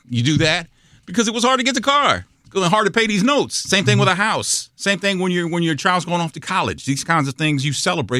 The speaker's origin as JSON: {"language": "English", "region": "Texas", "country": "United States", "tie": "born there", "said": "But I was born in Texas, and Texas was Mexico a long time ago."}